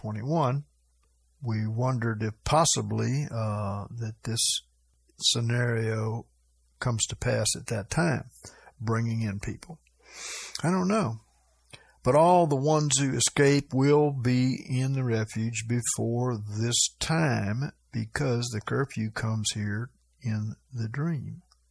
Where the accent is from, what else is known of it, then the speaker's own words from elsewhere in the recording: California, United States; also born or lived in Tennessee; I was raised in California, but I've lived here in Tennessee for 10 years.